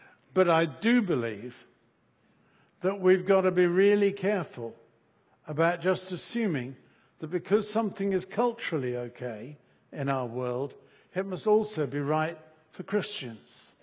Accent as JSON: {"language": "English", "country": "United Kingdom", "said": "As a Brit, I understand why you would want the Second Amendment to dispose of the British."}